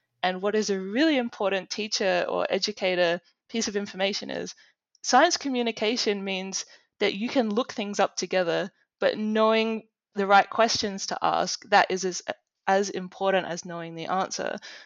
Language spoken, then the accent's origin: English; Adelaide, South Australia, Australia; I came from Adelaide